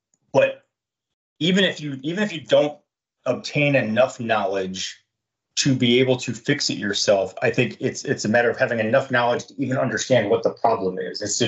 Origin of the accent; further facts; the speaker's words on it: Detroit, Michigan, United States; I grew up in Detroit in an era when you could actually open the hood of the car